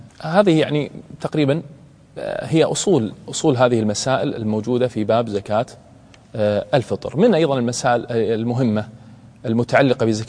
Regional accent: Kuwait; عندنا في الكويت

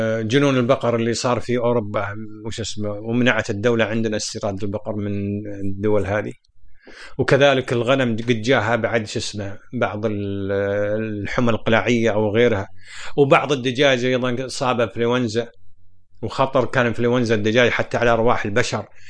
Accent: Kuwait; عندنا في الكويت

